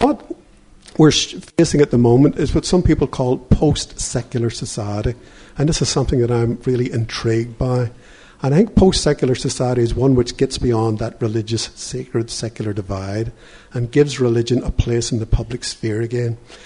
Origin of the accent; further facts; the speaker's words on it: Australia; But I'm an Australian, you're Australians.